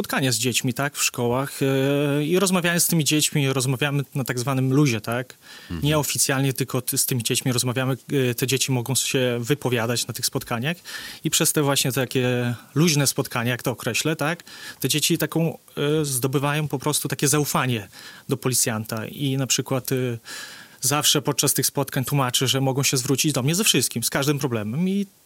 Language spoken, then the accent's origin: Polish; Siemiatycze, Podlaskie Voivodeship, Poland; Pochodzę z Siemiatycz i chciałem się po prostu bliżej rodziny przenieść.